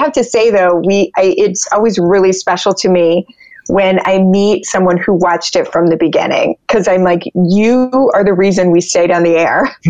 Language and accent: English; Michigan, United States; That's just, I'm from Michigan. It's just like, that's just what I do.